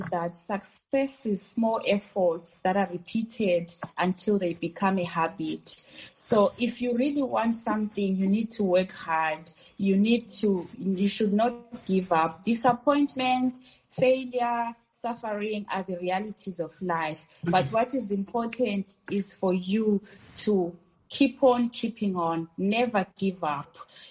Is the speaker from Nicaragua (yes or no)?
no; Bulawayo, Zimbabwe; I am from Bulawayo in Zimbabwe, of course. I was born and raised in Makwekwe in Bulawayo. My grandparents are from Plumtree in a village called Nyabane near Gungubo, near Masendu. I went for grade one there in Gungubo